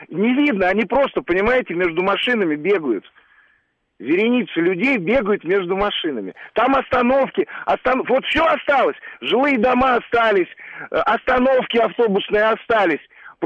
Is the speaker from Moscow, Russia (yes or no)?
yes; Moscow, Russia; Я вот как коренной москвич